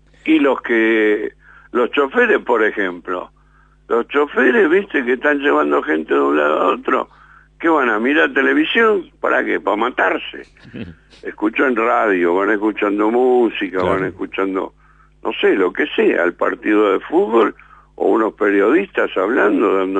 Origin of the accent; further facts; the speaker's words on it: Ranelagh, Buenos Aires Province, Argentina; Que yo lo escuchaba cuando era pibe, acá viviendo en Ranela